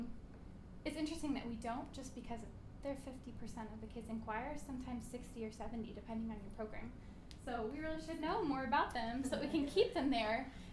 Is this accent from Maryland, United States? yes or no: no; Seattle, Washington, United States; I'm from Seattle, where I participated in a girl choir program for 12 years